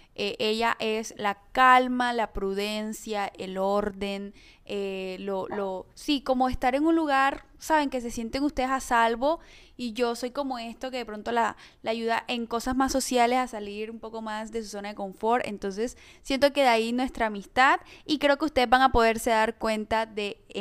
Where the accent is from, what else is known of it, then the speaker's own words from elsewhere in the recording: Barranquilla, Atlántico, Colombia; tengo 25 años, soy Escorpio y soy de la ciudad de Barranquilla.